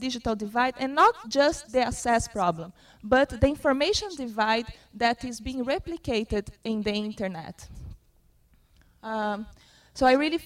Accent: Brazil; English is a second language; I'm from Brazil, so I'm giving a Brazilian perspective.

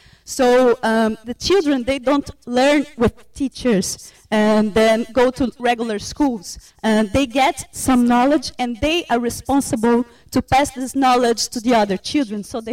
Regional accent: Brazil; English is a second language; I'm from Brazil, from the Federal University of Santa Maria

